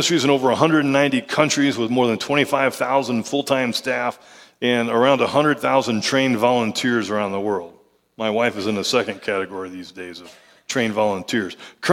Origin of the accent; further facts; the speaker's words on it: Oklahoma, United States; I grew up in Oklahoma. I've been to Fort Sill in August.